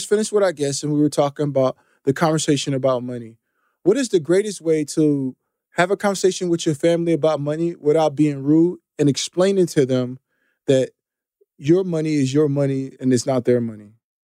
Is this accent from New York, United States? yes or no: no; Texas, United States; I grew up in Texas, though, and I've seen both football.